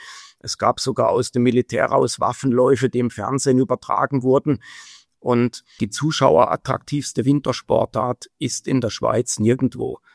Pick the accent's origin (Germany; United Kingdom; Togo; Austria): Germany; Freiburg, Baden-Württemberg; now in Switzerland; Ich komme aus Süddeutschland, aus dem Südschwarzwald, Freiburger Raum.